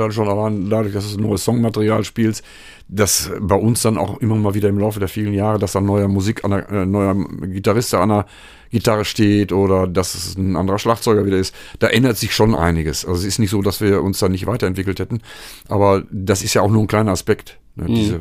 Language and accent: German; Lüdenscheid, North Rhine-Westphalia, Germany; ich komme aus Lüdenscheid